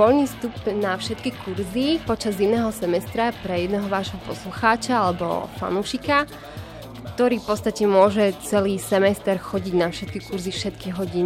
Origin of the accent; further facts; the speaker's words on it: Košice, Košice Region, Slovakia; moved away as an adult; now in Bratislava, Slovakia; som originálne z Košíc, ale odišla som študovať do Bratislavy marketing, kde momentálne som v 5. ročníku